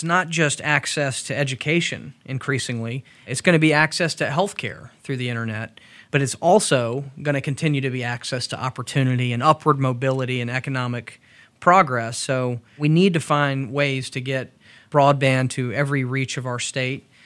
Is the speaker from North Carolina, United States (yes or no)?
no; Georgia, United States; Well, I'm a lifelong Georgian and grew up in Cobb County, still live in Cobb County. My parents were born and raised in Georgia as well.